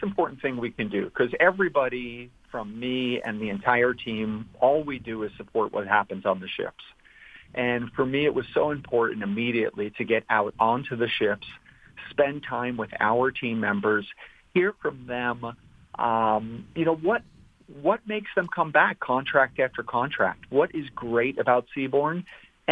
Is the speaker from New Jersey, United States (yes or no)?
yes; New Jersey, United States; when I grew up in New Jersey and had the opportunity to go to a little hotel school up in Ithaca, New York